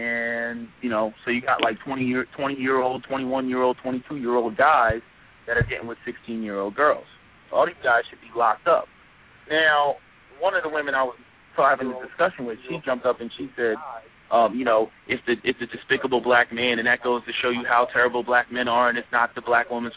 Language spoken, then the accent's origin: English; Philadelphia, Pennsylvania, United States; I'm from Philadelphia, and there's a school in Philadelphia